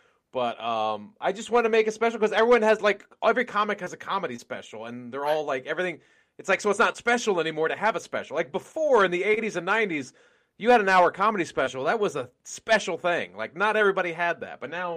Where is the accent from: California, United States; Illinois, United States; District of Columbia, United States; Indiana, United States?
District of Columbia, United States; Washington; shooting it in D.C. was great and fun and a wonderful experience, and I'm glad I did it in my hometown.